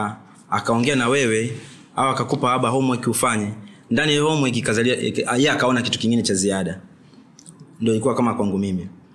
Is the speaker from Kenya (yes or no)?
no; Tanzania; tumetoka East Africa Tanzania